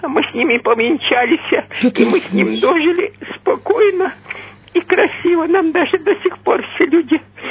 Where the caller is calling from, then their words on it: Krasnodar, Krasnodar Krai, Russia; Я хочу, я из Краснодара.